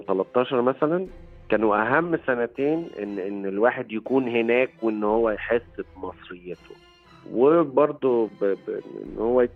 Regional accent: Egypt; لكن في الآخر هويتي أنا مصري وافتخر يعني

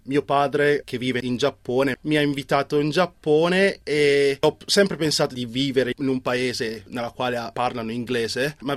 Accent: Brescia, Lombardy, Italy; also born or lived in Ferrara; now in Perugia, Italy; Le mie origini sono della Nigeria, mio padre e mia madre si sono trasferiti in Italia e sono nato a Ferrara e sono cresciuto a Brescia e niente, dopo mi sono trasferito a Perugia.

